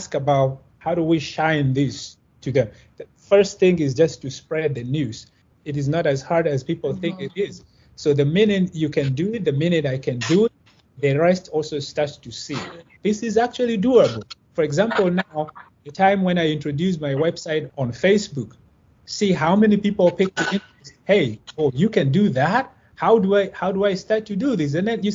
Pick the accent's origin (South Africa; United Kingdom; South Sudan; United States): South Sudan; We're from South Sudan. All of us are from South Sudan.